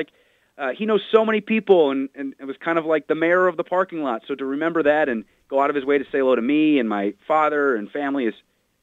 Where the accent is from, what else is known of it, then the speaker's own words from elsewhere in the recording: New York, United States; And I grew up in the Capital Region outside of Albany